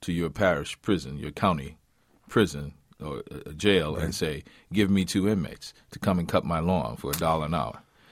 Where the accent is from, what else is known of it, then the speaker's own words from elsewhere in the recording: New Orleans, Louisiana, United States; Because this is the thing I learned growing up in New Orleans.